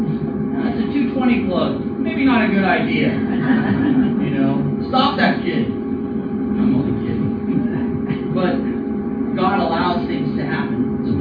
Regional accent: Austin, Texas, United States; I'm like a 20-year-old kid. I'm thinking, dude, this is the weirdest thing I've ever experienced. And I grew up in Austin.

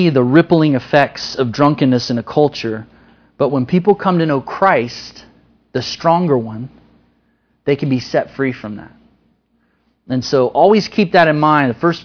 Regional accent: Austin, Texas, United States; I grew up in Austin. And for some of you that maybe aren't familiar with Austin, Austin is kind of a weird place.

